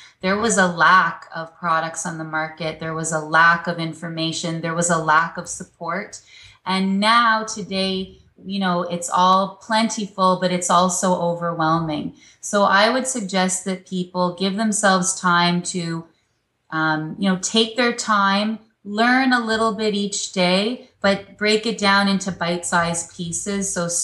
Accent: Toronto, Ontario, Canada; There was only one food manufacturer in Canada. I grew up in Toronto.

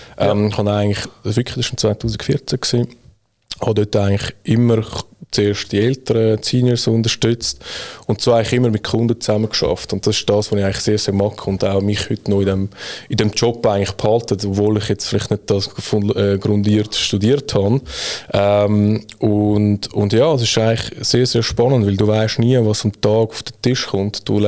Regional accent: Zurich, Switzerland; Ich bin in Zürich aufgewachsen und geboren auch. Bin da auch in die Schule gegangen

